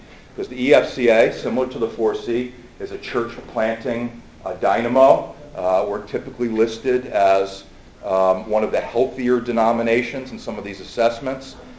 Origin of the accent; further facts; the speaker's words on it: Ireland; and I am Irish, if you're wondering where my name comes from